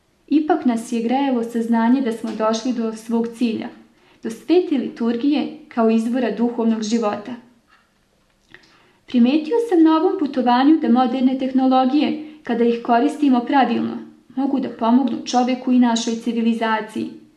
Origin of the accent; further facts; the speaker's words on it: Koprivnica-Križevci County, Croatia; Nedaleko od Lepavine nalazi se moj rodni grad, koji je i danas dom mojih roditelja i prijatelja.